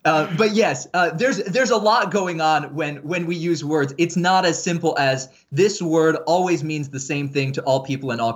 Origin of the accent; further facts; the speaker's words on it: Indonesia; Growing up, I grew up in Indonesia.